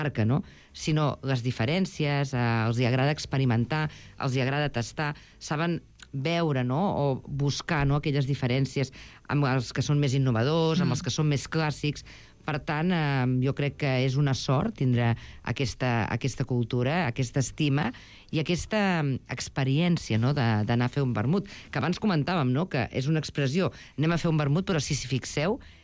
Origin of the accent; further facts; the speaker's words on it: Reus, Catalonia, Spain; jo sóc de Reus i he de fer ciutat, no?